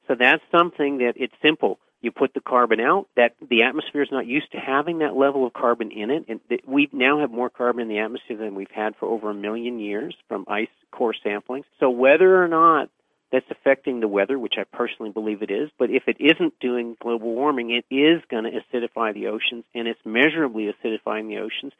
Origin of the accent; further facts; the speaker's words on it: New York, United States; Where I grew up in the East Coast in the Adirondack Mountains, all of the beautiful lakes that were abundant backcountry fishing and trout fisheries when I was a kid